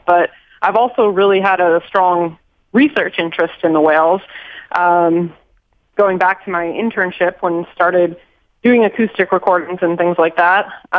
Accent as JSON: {"language": "English", "region": "Oregon", "country": "United States", "tie": "born or raised there", "said": "And I grew up in Oregon, and when I came home from Alaska, I wanted to know about a place closer to home where I might be able to see killer whales"}